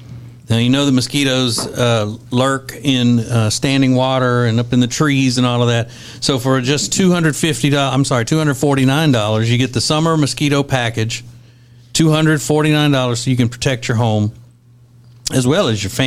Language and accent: English; Winfield, Louisiana, United States; When I was growing up in Winfield, Louisiana, they didn't call them mosquitoes or mosquitoes as much as they called them mosquitoes.